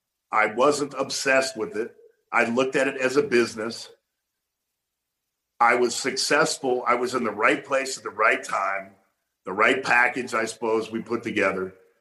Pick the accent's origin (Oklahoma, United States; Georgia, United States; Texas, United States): Oklahoma, United States; Tulsa; But there was no way I was going to grow up in Tulsa, Oklahoma, and go to college an hou